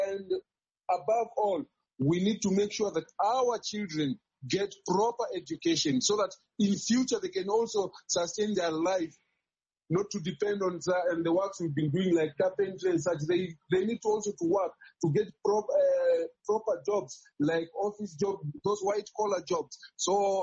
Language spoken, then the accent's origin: English; Kenya; Actually, already I'm at home here because I'm already a Kenyan, so I'm at home.